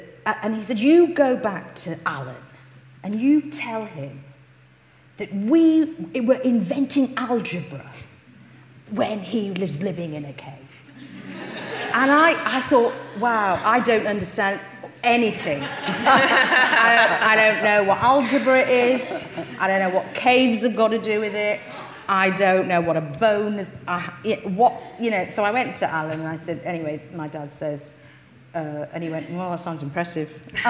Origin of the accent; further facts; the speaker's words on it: Luton, East of England, United Kingdom; born there; when I was born in Luton, you know, and you sort of think, okay.